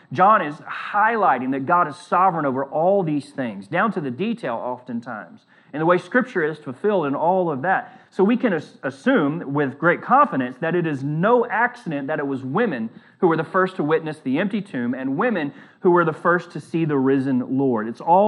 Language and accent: English; the South, United States; But I'm from the South, so you have to give me a break every now and then with a pronunciation of words.